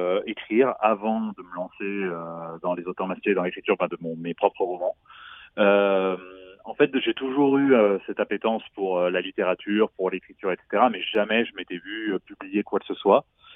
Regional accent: South-East, France; Alors moi je suis originaire du Sud-Est

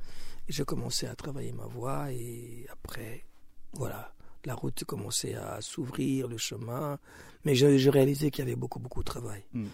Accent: Bukavu, South Kivu, DR Congo; born there; Moi, je suis métisse parce que ma mère est rwandaise et mon père est congolais. Donc, je suis né à Bukavu, à l'Est.

